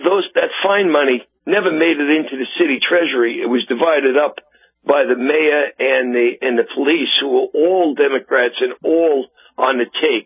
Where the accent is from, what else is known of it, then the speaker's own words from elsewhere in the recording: New York, United States; And as a New Yorker, I have a special fascination with this guy.